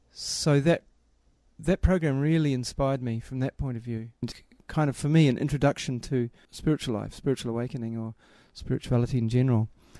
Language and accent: English; New Zealand; I'm from New Zealand. I'm a member of the Sri Chinmoy Centre in Auckland, and I'm 47 years old. I've been a member of the Sri Chinmoy Centre since 1984.